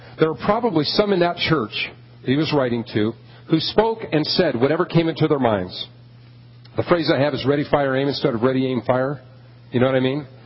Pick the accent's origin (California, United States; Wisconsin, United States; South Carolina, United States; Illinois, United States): California, United States; or at least where I was from California, so we just didn't do it there where I was growing up.